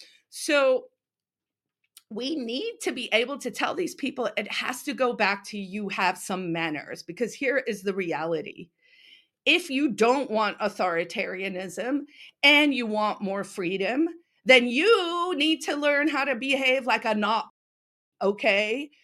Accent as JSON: {"language": "English", "country": "South Africa", "lives_now": "United States", "said": "I'm an African American. I'm from South Africa originally, right? So I'm a South African American woman with two postgraduate degrees"}